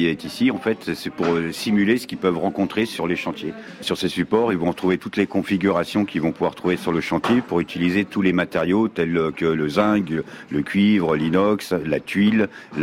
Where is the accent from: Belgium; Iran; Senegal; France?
France; Occitanie; Moi, je suis natif de Lozère, donc … depuis ça.